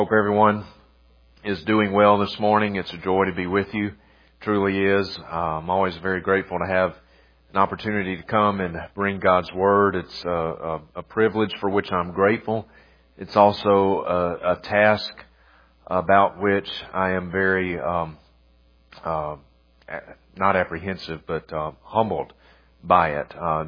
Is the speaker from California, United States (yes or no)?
no; Vicksburg, Mississippi, United States; moved away as an adult; now in Idaho, United States; I'm originally from Mississippi, born and reared in Vicksburg, Mississippi, but my wife Kathy and I moved up to Idaho about 4 years ago, a beautiful area of the country.